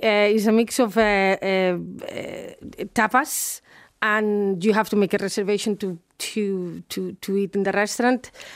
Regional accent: Barcelona, Catalonia, Spain; I mean, I'm from Barcelona, and my dad goes Sunday morning at 8 o'clock in the morning because it's the first one up. He goes to the churreria and he buys the churros, he brings them home

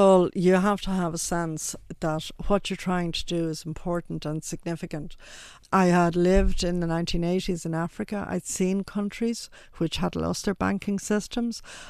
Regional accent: Dublin, Leinster, Ireland; where I grew up in Dublin

